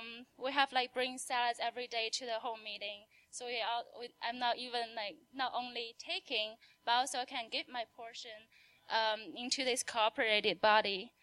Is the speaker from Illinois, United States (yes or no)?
yes; Chicago, Illinois, United States; from Chicago.